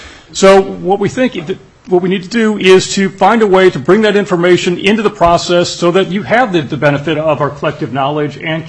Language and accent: English; Florida, United States; So I was from Florida, and I can say that I think that if this continues, you could be a rival for the winter tourism trade throughout the country.